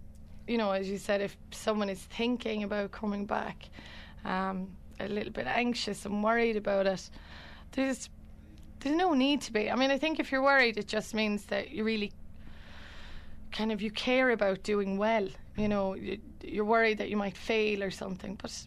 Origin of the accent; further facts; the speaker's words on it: Ballinacurra, Munster, Ireland; I mean, I'm only from down the road. I'm only from Ballinacurra.